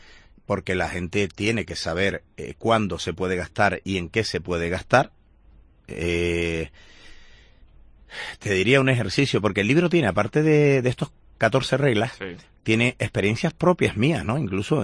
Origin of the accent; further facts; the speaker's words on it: Canary Islands, Spain; a mí siempre me han dicho que yo no soy canario, porque mi actitud va a otra velocidad.